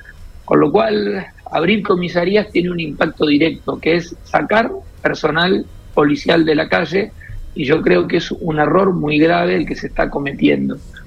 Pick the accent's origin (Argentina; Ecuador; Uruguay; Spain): Argentina; Santa Fe; como santafesinos tenemos que manifestarnos y realmente tener claridad que esto afecta mucho al interior productivo